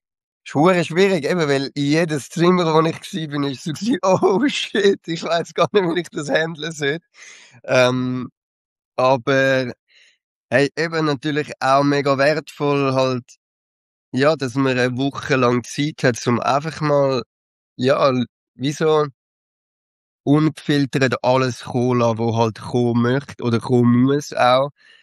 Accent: Zurich, Switzerland; also ich komme jetzt aus Zürich

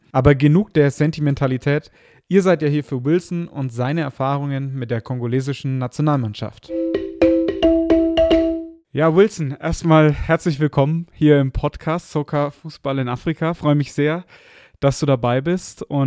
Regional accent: Bavaria, Germany; Ich komme ja aus der Region Nürnberg und bin damals immer zur zweiten Mannschaft des Clubs gegangen

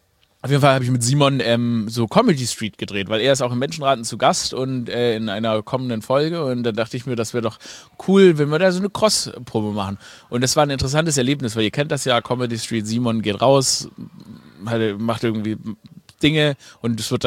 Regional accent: Stuttgart, Baden-Württemberg, Germany; Ich bin in Stuttgart aufgewachsen

